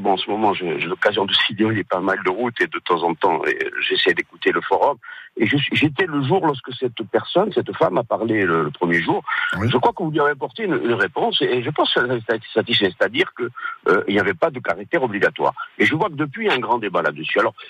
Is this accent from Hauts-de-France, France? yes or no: no; Corsica, France; Moi, je suis corse, je me considère comme corse, je suis attaché au drapeau corse